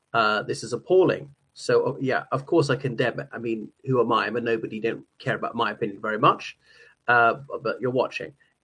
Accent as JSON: {"language": "English", "country": "Ireland", "said": "from Ireland."}